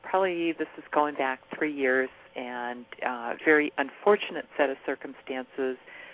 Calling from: Cleveland, Ohio, United States; I'm calling from Cleveland, Ohio.

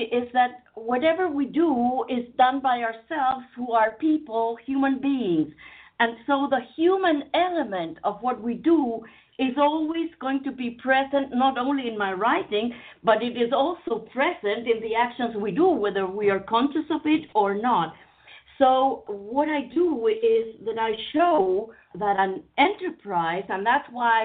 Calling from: Santiago, Santiago Metropolitan Region, Chile; I'm calling from the place where I live, which is Santiago, Chile.

